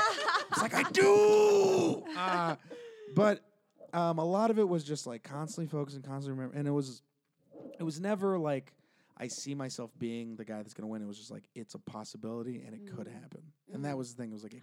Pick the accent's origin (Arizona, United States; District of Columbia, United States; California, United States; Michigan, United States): California, United States; San Jose; I'm from the Bay Area.